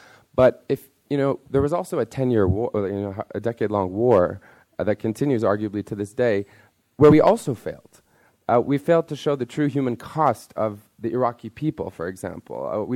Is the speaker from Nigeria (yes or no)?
no; Egypt; also born or lived in Austria; German, French, and English, and Arabic, all of which I happen to speak because I grew up in Egypt and I grew up in Austria